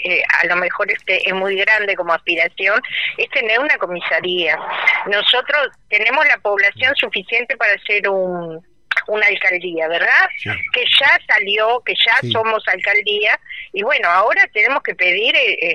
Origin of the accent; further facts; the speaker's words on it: Montevideo, Uruguay; now in Barra del Chuy, Uruguay; Nosotros venimos de Montevideo, hace 17 años que vivimos en Barra